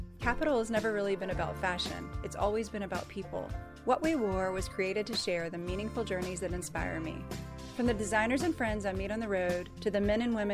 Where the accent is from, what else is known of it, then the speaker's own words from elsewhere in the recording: Charlotte, North Carolina, United States; I came from Charlotte and went to Andover.